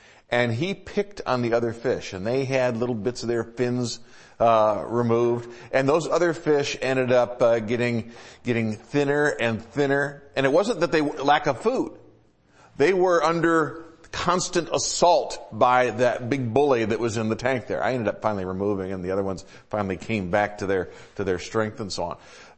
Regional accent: Midwest, United States; also born or lived in South; now in Washington, United States; I grew up in the Midwest, I lived in the South, and then I've been out here for 30 years.

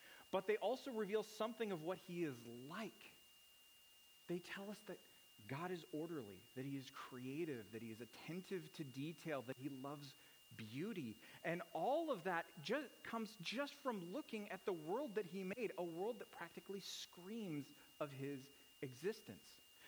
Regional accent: Canada; I grew up in Canada, and I really don't.

